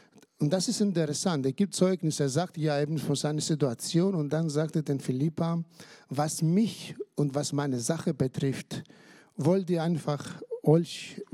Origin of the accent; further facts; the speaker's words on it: Greece; ich weiß nicht, wie es in Deutschland ist, ich habe bei uns in Griechenland den Eindruck